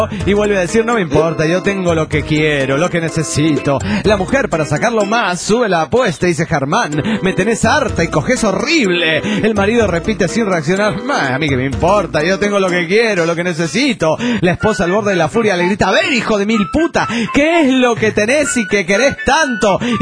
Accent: Toluca, State of Mexico, Mexico; Soy el locochón de Toluca.

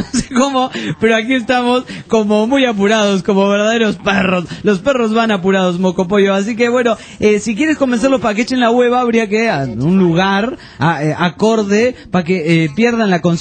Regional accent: El Tocuyo, Lara, Venezuela; soy del Tocuyo, República Bolivariana de Venezuela

